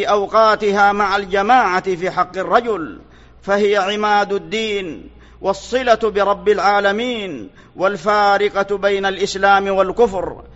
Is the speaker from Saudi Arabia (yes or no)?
yes; Saudi Arabia; بلادنا المملكة العربية السعودية